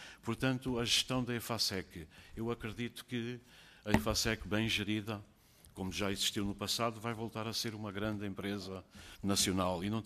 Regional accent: Angola; born there; eu nasci em Angola. Eu vivi em Angola nos tempos turbulentos

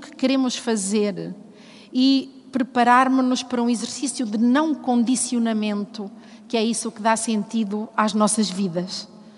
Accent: Vila Real, Portugal; Vila Real, lugar de onde eu venho, onde vivi o 25 de Abril, onde cresci já num tempo em que pude comparar a diferença entre viver antes e depois, entre a ditadura e a democracia

